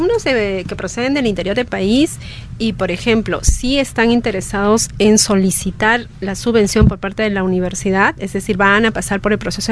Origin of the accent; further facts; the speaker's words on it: Cusco, Peru; yo soy de Cusco